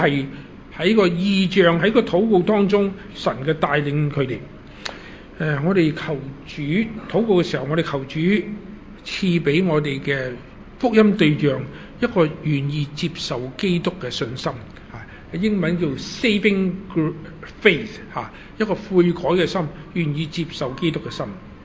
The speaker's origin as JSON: {"language": "Chinese", "country": "Hong Kong", "said": "我们香港人呢，我发现香港，我回来香港11年，我发现香港人是挺歧视的"}